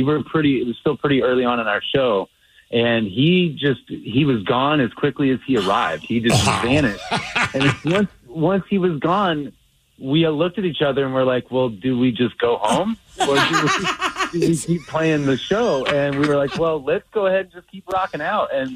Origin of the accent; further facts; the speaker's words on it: Chicago, Illinois, United States; so we're from Chicago